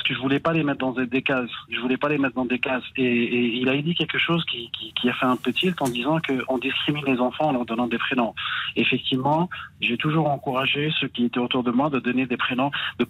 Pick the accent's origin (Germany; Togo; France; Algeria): Algeria; born there; Non, je suis né en Algérie.